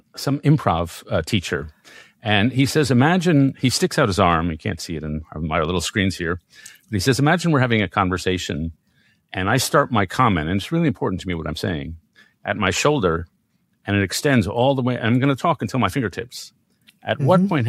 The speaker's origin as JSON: {"language": "English", "region": "New York", "country": "United States", "said": "and I'm a New Yorker."}